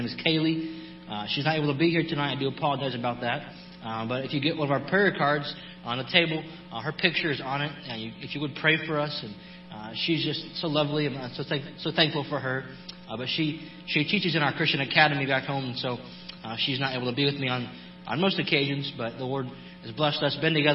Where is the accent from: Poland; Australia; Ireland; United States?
United States; Cleveland, Ohio; now in Texas, United States; And as he also said, I'm from Cleveland, Ohio. And we got to Texas as soon as possible.